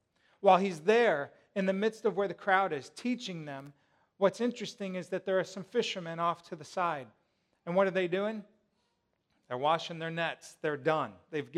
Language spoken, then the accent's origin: English; Denver, Colorado, United States; I grew up in Denver. I love Denver. But I've lived here now longer than I've lived in Denver.